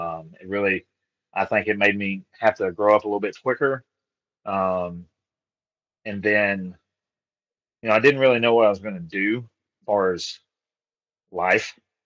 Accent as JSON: {"language": "English", "region": "Texas", "country": "United States", "tie": "born or raised there", "said": "So, you know, I just born and raised in Texas and, you know, grew up small town, not too far from where we met."}